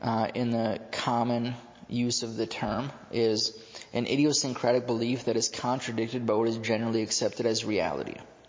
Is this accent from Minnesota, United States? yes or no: yes; Virginia, Minnesota, United States; born there; I was born in Virginia, Minnesota in 1981.